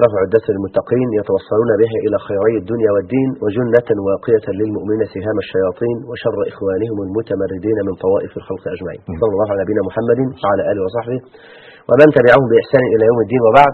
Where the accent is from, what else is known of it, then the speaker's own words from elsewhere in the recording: Egypt; كان عندي قبل الأمس واحد يعد من عتاه السحر عندنا في مصر